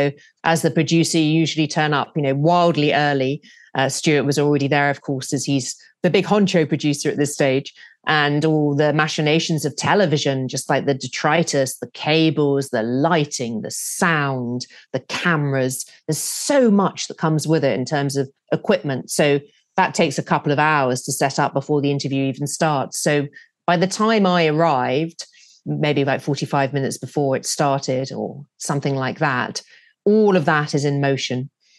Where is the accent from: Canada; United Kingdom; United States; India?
United Kingdom; So we chatted about the weather, of course, being British.